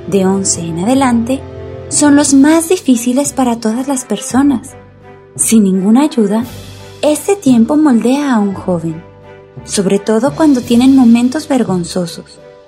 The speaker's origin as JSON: {"language": "Spanish", "town": "Aibonito", "country": "Puerto Rico", "tie": "born or raised there", "said": "En mi pueblo de Ay Bonito siempre hacía una brisa muy tibia, pero nunca fría. En Ay Bonito, la altura es un poco más que en el resto de la isla"}